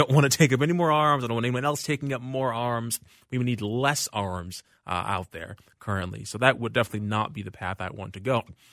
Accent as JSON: {"language": "English", "region": "Minnesota", "country": "United States", "lives_now": "Los Angeles, United States", "said": "I mean, I think it's also because I'm from the Twin Cities originally. But L.A. people don't talk to each other."}